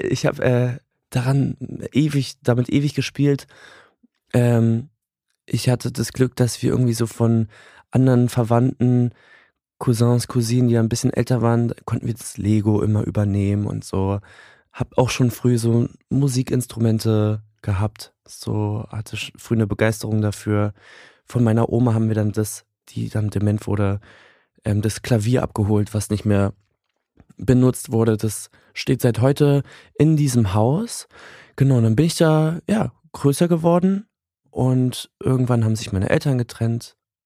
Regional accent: Berlin, Germany; Also ich bin geboren in Berlin und habe die ersten 8 Monate wohl in einer kleineren Wohnung verbracht.

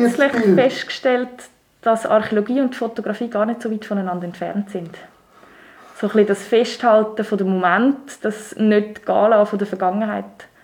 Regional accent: Einsiedeln, Schwyz, Switzerland; Dort tue ich halt gerne so ein bisschen meine Heimat einfach festhalten. Ich mache ja auch jährlich so einen Kalender über Einsiedeln.

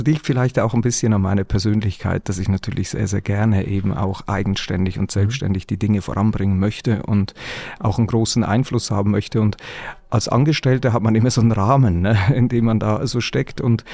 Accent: Watt, Zurich, Switzerland; now in Northern Germany, Germany; Also meine Herkunft ist ja aus der Schweiz. Ich komme in der Nähe von Zürich her. Mein Ort heißt Watt, wo ich herkomme. Also ein Watter sagt auch immer gerne, dass aus Watt kommt. Watt gehört mittlerweile zur Großgemeinde Regensdorf und das ist 10 Kilometer vor der Stadt Zürich.

